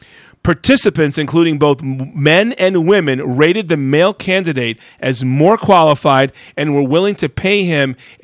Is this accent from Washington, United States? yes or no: no; New York, United States; I'm a New Yorker, even though I was living in Colorado at the time.